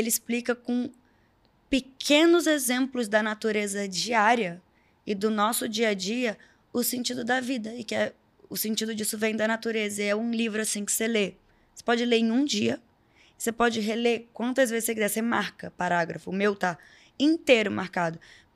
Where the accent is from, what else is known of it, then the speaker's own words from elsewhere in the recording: Brazil; born there; Nasci aqui no Brasil